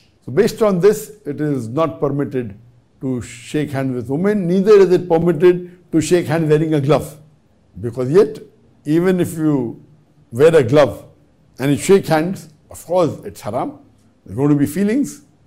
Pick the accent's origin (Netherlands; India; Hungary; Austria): India; I'm from India.